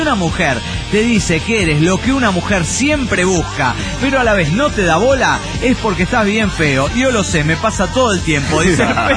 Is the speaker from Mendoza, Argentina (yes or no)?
yes; Mendoza, Argentina; aproveché un viaje a Mendoza, de donde soy realmente yo nativo